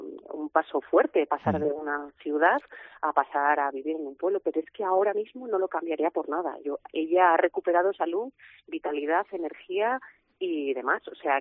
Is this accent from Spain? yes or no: yes; Pesquera de Duero, Castile and León, Spain; yo soy de Pesquera de Duero, tenemos una bodega, viñedos y un hotel rural